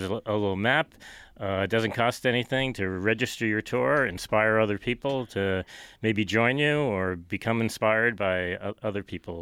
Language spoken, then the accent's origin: English; Ithaca, New York, United States; I'm from Ithaca. I work for Cornell during the day